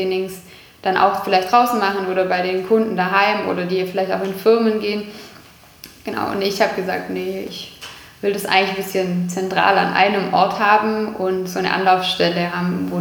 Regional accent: Herrenberg, Baden-Württemberg, Germany; ich bin in Herrenberg geboren, also wie wahrscheinlich gefühlt jeder hier, der hier aufgewachsen ist, ist irgendwie auch in Herrenberg im Krankenhaus. So, die hat das Licht der Welt erblickt. Ich bin dann, wir haben 4 Jahre noch in Jetting gewohnt.

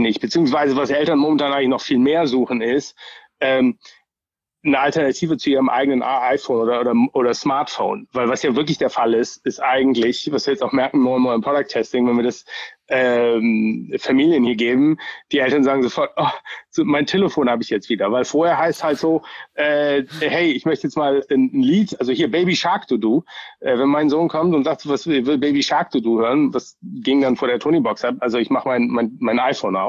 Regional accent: Germany; now in United States; ich bin ja schon auch ein bisschen als Deutscher groß geworden mit einem Kassettenrekorder und Benjamin Blümchen und Bibi Blocksberg und Hallo Spencer und so. Dann auch als Vater hier in Amerika war das schwierig für mich

